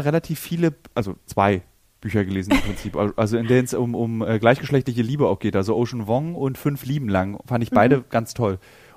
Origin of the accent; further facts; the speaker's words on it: Berlin, Germany; da muss ich jetzt tatsächlich mal auch als Berliner sagen